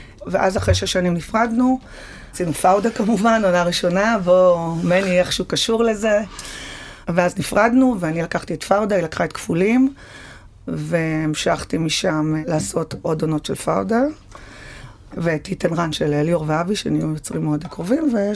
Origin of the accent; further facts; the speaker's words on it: Netanya, Central District, Israel; also born or lived in Paris, France; וקיבלתי טלפון מחברה מנתניה, אני מנתניה